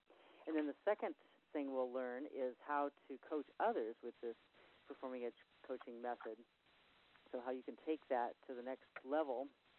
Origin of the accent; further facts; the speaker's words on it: Santa Barbara, California, United States; actually I was down in the Santa Barbara area, my hometown, and I was driving.